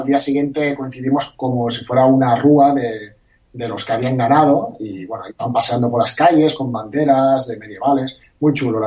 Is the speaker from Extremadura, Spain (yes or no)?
no; Barcelona, Catalonia, Spain; Sí, es muy parecido para la gente como yo, que somos de Barcelona.